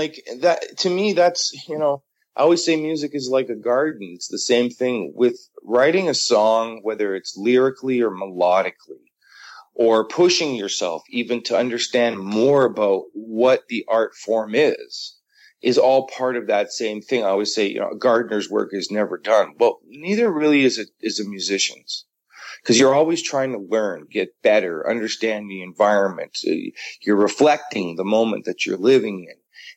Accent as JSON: {"language": "English", "town": "Markham", "region": "Ontario", "country": "Canada", "tie": "born or raised there", "said": "I grew up in Markham, which is only 15 miles out of the city of Toronto, but it was all countryside. We had 1,500 acres. We had dairy cattle."}